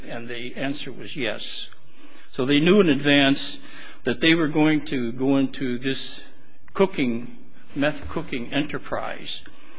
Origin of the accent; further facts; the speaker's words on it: California, United States; from Trinity County, California.